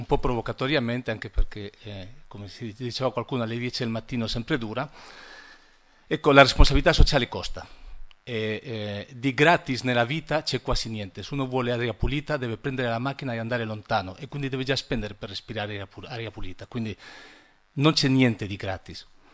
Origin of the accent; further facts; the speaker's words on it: Spain; Italian is a second language; io ci tengo a precisare che sono spagnolo